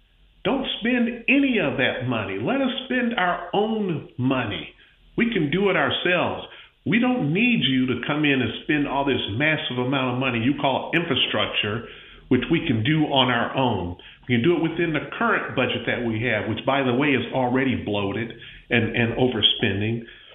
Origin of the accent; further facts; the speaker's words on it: Pensacola, Florida, United States; sitting in for Dr. Youngblood. I'm from the Pensacola, Florida area.